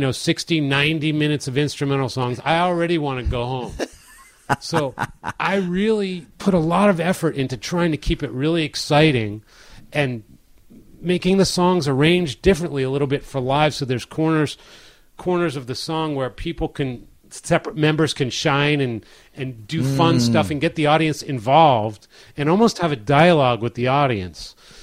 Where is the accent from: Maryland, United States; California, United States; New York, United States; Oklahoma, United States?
Maryland, United States; Baltimore; yeah, well, I'm playing my hometown, Baltimore, Maryland.